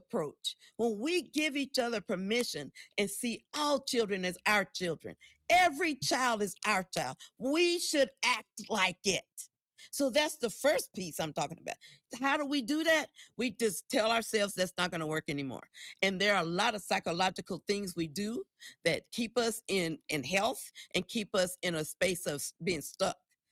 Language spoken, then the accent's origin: English; the South, United States; You know, I grew up in the South. My mama would get me to go outside to get the switch.